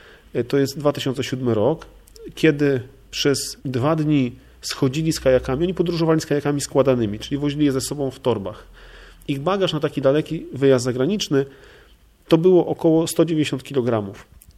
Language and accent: Polish; Gdańsk, Pomeranian Voivodeship, Poland; jestem gdańszczaninem całe życie, przedsiębiorcą